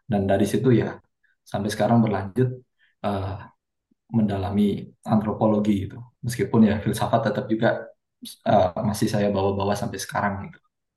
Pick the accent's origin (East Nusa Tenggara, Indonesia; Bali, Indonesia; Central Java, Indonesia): Central Java, Indonesia; orang-orang di kampung halaman saya gitu di Jawa Tengah